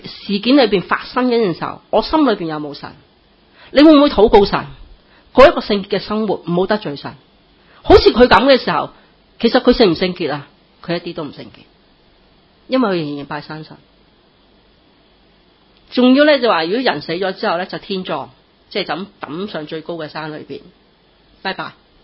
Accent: Hong Kong; 我说是，我是香港人。

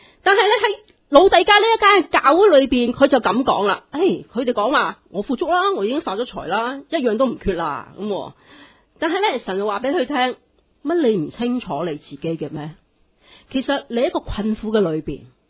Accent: Hong Kong; 啲外国人咧成日笑我哋香港人啊，赚人咁多钱都仲咁开心嘅

